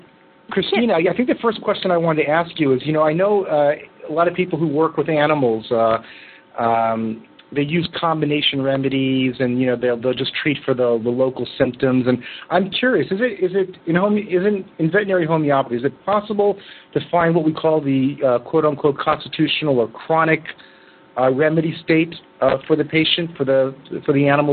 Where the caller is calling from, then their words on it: Japan; It's probably the fact that I'm calling from Japan